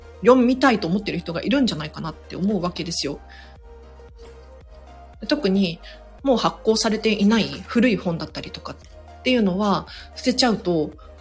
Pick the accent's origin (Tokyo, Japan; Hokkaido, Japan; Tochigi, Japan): Tokyo, Japan; 私も、東京生まれ東京育ちで、自慢してるわけではなくて、もう本当にマンション住みだったんですよ。で、今もう、マンションに住んでるんですけれど